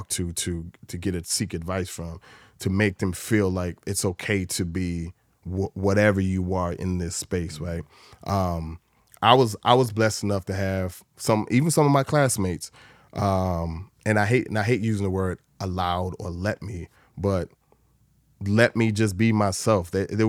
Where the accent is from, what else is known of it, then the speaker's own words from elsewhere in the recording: Waukegan, Illinois, United States; I grew up in Waukegan, Illinois, which is predominantly black and brown.